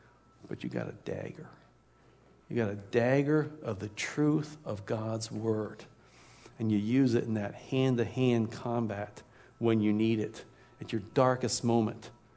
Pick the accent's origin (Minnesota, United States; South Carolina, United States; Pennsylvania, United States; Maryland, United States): Maryland, United States; Baltimore; and now Baltimore, my hometown, was at stake.